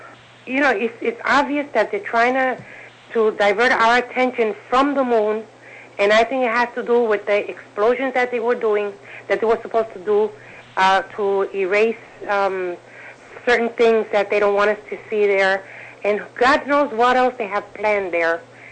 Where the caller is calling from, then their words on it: California, United States; Hey, Kevin … I'm calling from California.